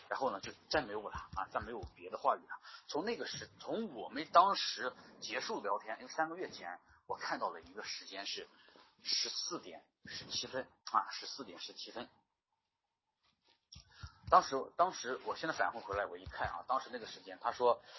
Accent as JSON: {"language": "Chinese", "region": "Shanxi", "country": "China", "said": "的老总是我们山西人嘛"}